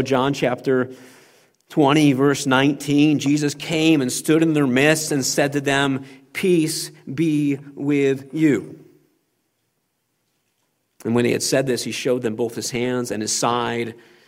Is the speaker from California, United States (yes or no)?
yes; California, United States; I came from California, so this one really hits home.